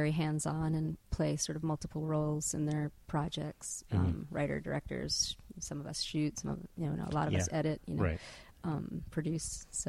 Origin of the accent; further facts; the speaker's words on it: Providence, Rhode Island, United States; I grew up in Providence